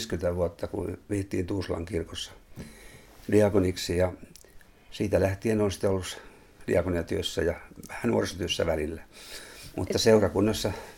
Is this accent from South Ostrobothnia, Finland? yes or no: yes; Kauhajoki, South Ostrobothnia, Finland; now in Seinäjoki, Finland; Seinäjoella olen 40 vuotta asunut, mutta Kauhajoelta mä syntyisin. Ja Soinissa sitten oli semmoinen 9 vuotta työssä siinä välissä myöskin ja opiskelujen jälkeen.